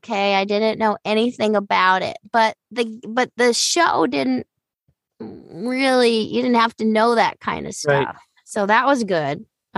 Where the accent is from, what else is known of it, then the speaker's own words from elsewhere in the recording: California, United States; Because I am from Southern California, there are people in the industry around here